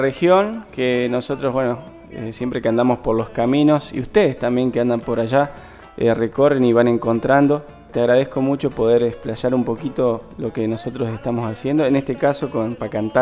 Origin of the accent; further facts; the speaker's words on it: Villa Minetti, Santa Fe, Argentina; En mi pueblo de Villa Minetti, desde que tengo uso de razón, se trabajó con ganadería.